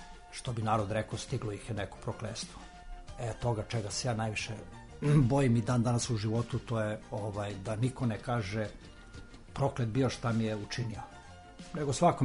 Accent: Šumadija and Western Serbia, Serbia; now in Belgrade, Serbia; rodom iz jednog dela Šumadije. Živim tu u Beogradu, na Dorćulu. Imam neke 64 godine

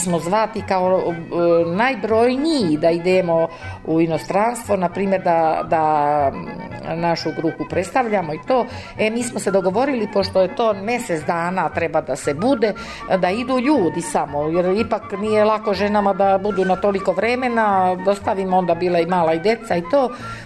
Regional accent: Gornja Crnuća, Šumadija and Western Serbia, Serbia; mi smo bili više iz Crnuće, Gornje, pa počeli Gornja Crnuća.

